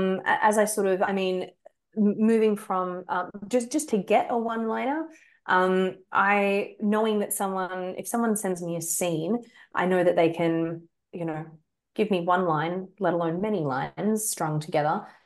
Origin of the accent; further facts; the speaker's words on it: Australia; as an Australian